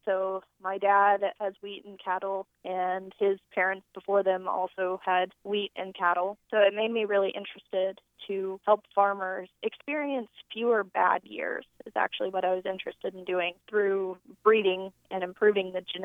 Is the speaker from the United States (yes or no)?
yes; Oklahoma, United States; I grew up in Oklahoma in a wheat farming community, and my dad has wheat and cattle.